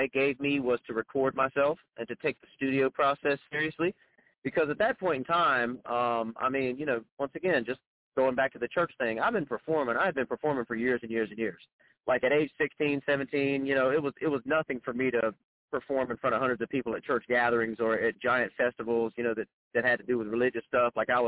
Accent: Wilmington, North Carolina, United States; I'm from Wilmington, North Carolina. I was born and raised in Wilmington, well, right outside of Wilmington, country boy at heart. So grew up on a farm

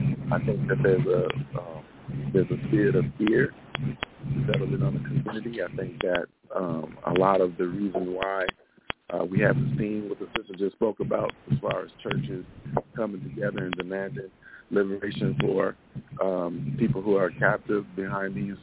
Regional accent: Los Angeles, California, United States; So I'm from Los Angeles, California.

